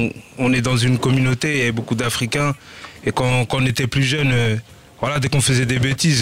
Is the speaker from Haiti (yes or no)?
no; France; born there; Mais après, je pense qu'il y a aussi le fait que nous, on est nés en France